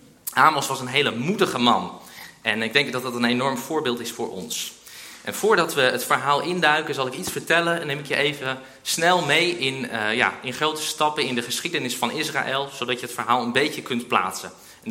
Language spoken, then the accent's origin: Dutch; Dronten, Flevoland, Netherlands; ik ben geboren en opgegroeid in Dronten.